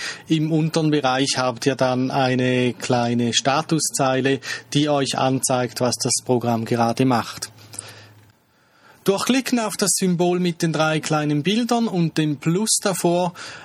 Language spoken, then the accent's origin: German; Switzerland; vielleicht hört man es ein bisschen. Ich komme aus der Schweiz, ich lebe hier und wirke in der Nähe von Zürich.